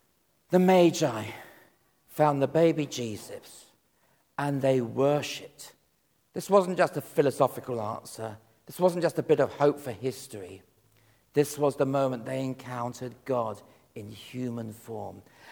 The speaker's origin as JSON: {"language": "English", "town": "Watford", "region": "East of England", "country": "United Kingdom", "said": "I come from Watford, I can't help it."}